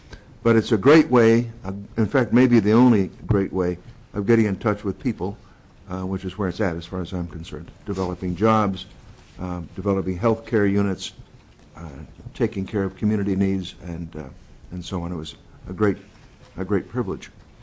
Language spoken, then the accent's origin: English; New York City, New York, United States; moved away as an adult; now in Alaska, United States; I am from New York City, originally. I was raised there and came to Alaska in 1968 with the U.S. Army, like a lot of other people brought by the service or by the oil companies and so on.